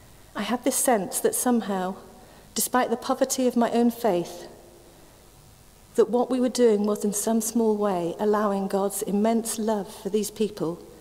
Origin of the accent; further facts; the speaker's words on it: Bangalore, Karnataka, India; now in Brockenhurst, United Kingdom; And then we came from India to here. Quite a contrast from urban, dirty, noisy, overpopulated Bangalore to the beautiful, green and peaceful, affluent English village of Brockenhurst.